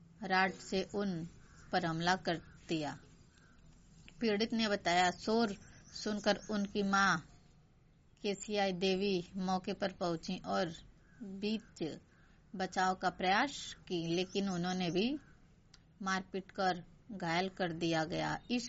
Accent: Uttar Pradesh, India; जिला गाजीपुर की रहने वाली हूँ।

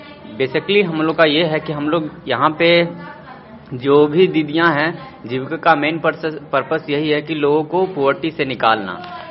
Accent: Bihar, India; मैं समस्तीपुर डिस्ट्रिक्ट का रहने वाला हूँ।

